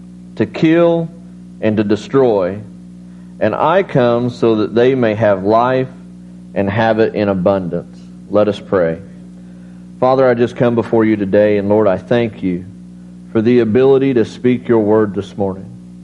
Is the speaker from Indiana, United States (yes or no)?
yes; Petersburg, Indiana, United States; I'm from Petersburg, Indiana.